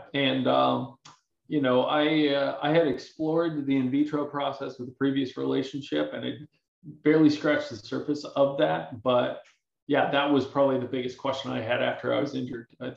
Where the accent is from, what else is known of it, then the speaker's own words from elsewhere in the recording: Lake Tapps, Washington, United States; I grew up in the Lake Taps area. It's a kind of a smack dab between Seattle and Tacoma.